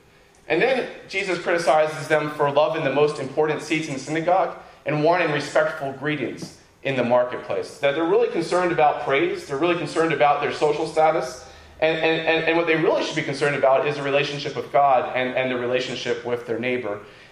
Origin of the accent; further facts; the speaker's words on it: Danville, United States; I remember in my hometown in Danville, there's a park.